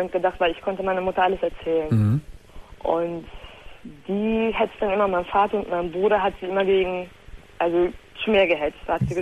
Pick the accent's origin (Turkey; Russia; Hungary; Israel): Turkey; Ich bin Türkin